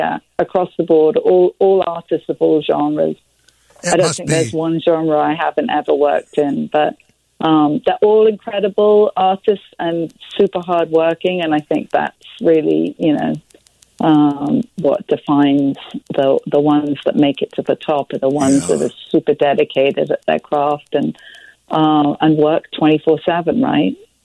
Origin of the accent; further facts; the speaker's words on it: London, United Kingdom; also born or lived in New York; now in Los Angeles, United States; I am. I'm from London originally, moved to New York, and then now I live in California, in LA, in Laurel Canyon.